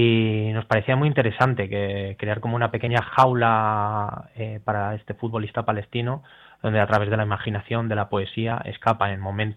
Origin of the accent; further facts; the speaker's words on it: Madrid, Community of Madrid, Spain; aunque yo he nacido en Madrid, siempre me he sentido mitad madrileño, mitad palestino.